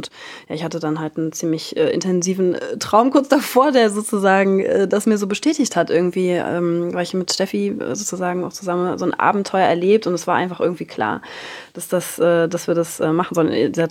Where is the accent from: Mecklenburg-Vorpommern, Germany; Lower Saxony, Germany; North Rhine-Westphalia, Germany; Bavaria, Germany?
Mecklenburg-Vorpommern, Germany; Rostock; Wir kommen beide ursprünglich aus Rostock und ich glaube, da ist man ja, weiß ich auch nicht, regional ein bisschen schüchterner oder zurückhaltender auch.